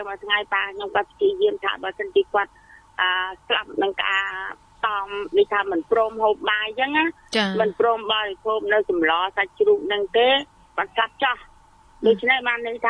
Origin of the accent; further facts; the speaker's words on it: Phnom Penh, Cambodia; now in Mondulkiri, Cambodia; ស្រុកកំណើតរបស់ខ្ញុំនៅជួយច ਵਾ សង្កាត់នេះ7ក្រុងភ្នំពេញទីដើម